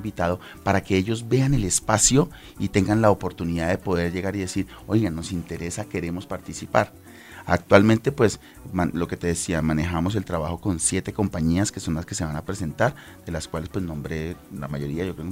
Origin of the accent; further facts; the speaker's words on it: Bogotá, Colombia; como bogotanos y como colombianos